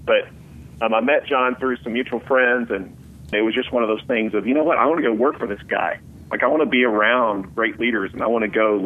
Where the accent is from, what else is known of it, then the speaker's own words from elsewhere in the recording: Tulsa, Oklahoma, United States; I grew up outside of Tulsa in Oklahoma and was in church Sunday morning, Sunday night, Wednesday night.